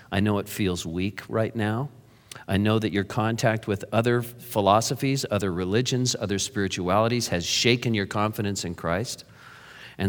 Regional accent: Santa Cruz, California, United States; I was raised in Santa Cruz, California, and where we surfed and body surfed.

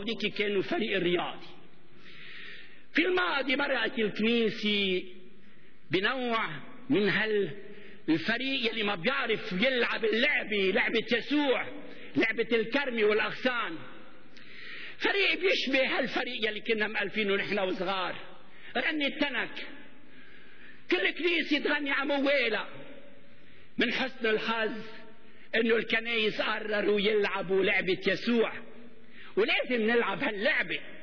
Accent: Rayak, Beqaa, Lebanon; بتذكر بس كنا صغار ببلدتنا رياء

